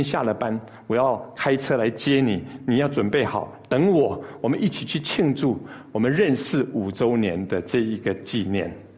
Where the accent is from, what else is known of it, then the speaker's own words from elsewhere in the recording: China; 很有可能就像我们中国人所说的犹抱琵琶半遮面